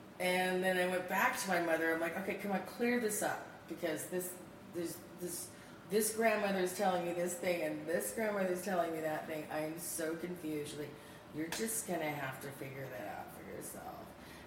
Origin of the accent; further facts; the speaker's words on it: California, United States; also born or lived in Arkansas; as a young girl I was in Southern California, but I was born in Arkansas.